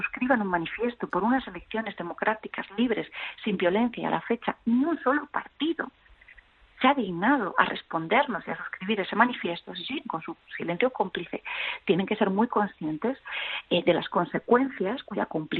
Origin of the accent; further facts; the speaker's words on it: Alicante, Valencian Community, Spain; Yo misma soy de Alicante, por ejemplo, donde, como bien saben, es en la Comunidad Valenciana la lengua cooficial es el valenciano, no.